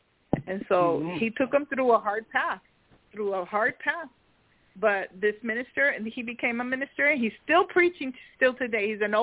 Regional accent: New York, United States; That's where I'm from New York.

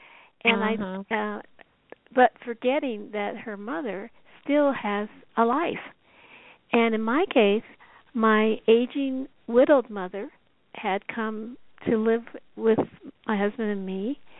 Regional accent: Denver, Colorado, United States; working as a journalist here in Denver, which is my hometown

